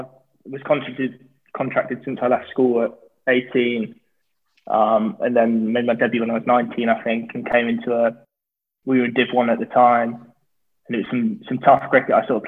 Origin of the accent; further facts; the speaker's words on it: Shrewsbury, West Midlands, United Kingdom; I was born and bred in Shrewsbury, obviously a couple hours north of Worcester